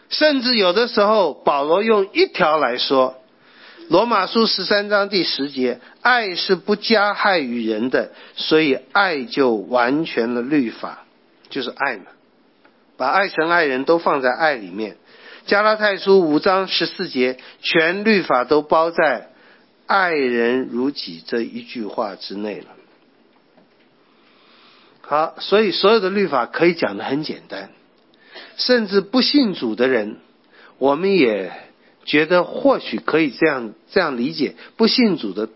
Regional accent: China; 这个在西方传统叫自然法的传统，在我们中国人讲的就良知良能

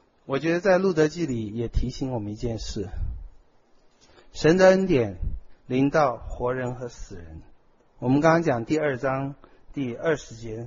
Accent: China; 这种实际的善良不会像我们中国人说的千秋万岁名，寂寞身后事

